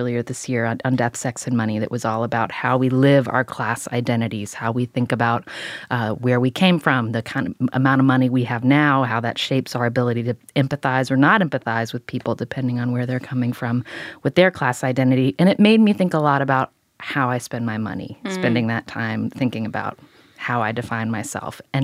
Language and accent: English; West Virginia, United States; also born or lived in New York City; I come from West Virginia. That's where I was raised. I spent a lot of time in New York City. Now I live in the Bay Area.